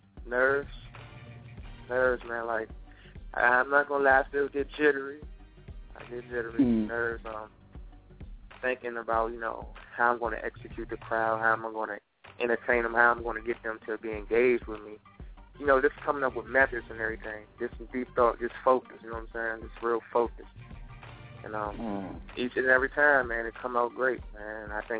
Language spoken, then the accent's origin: English; DMV area, United States; Yeah, and I'm actually from the DMV area.